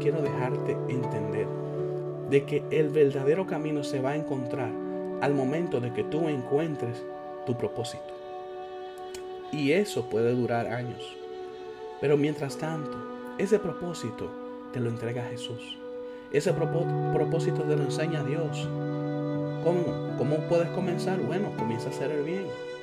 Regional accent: Dominican Republic; yo soy dominicano. Yo nací en República Dominicana. Yo soy dominicano.

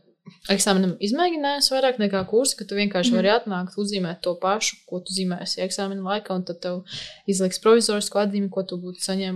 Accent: Daugavpils, Latgale, Latvia; es esmu no Daugavpils

